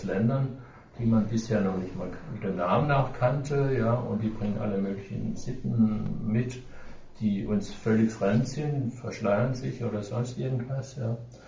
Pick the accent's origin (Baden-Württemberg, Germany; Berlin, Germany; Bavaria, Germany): Baden-Württemberg, Germany; In meiner Kindheit hier im Schwarzwald kann ich mich noch erinnern